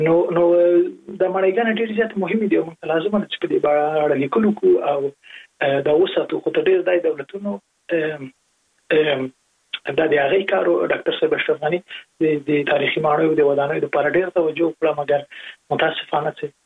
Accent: Jalalabad, Nangarhar, Afghanistan; زه په جلال آباد کې لوی سوی

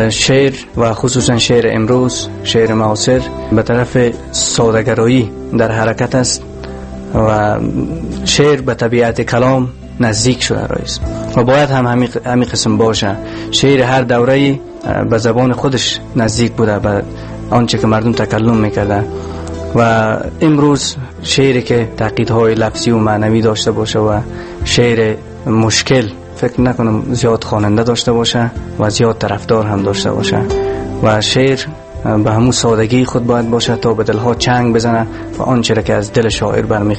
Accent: Balkh, Afghanistan; born there; در ولایت بلخ به دنیا آمدم.

